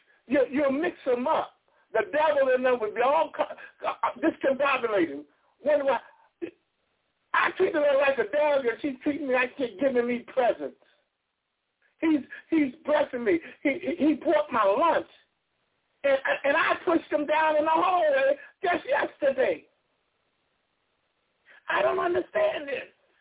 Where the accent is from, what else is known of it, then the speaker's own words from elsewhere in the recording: Missouri, United States; Again, I'm from Missouri. You show me.